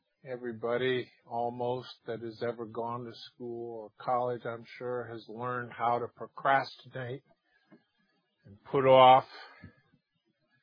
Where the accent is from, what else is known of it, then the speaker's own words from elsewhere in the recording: Omaha, Nebraska, United States; I said I grew up in Omaha, Nebraska.